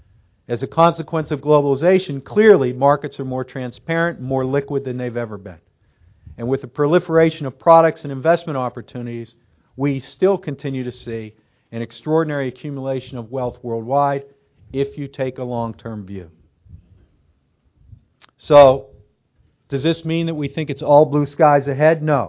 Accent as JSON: {"language": "English", "town": "Pittsburgh", "region": "Pennsylvania", "country": "United States", "said": "I love New York. I'm from Pittsburgh originally, but I love New Yorkers and what that city stands for."}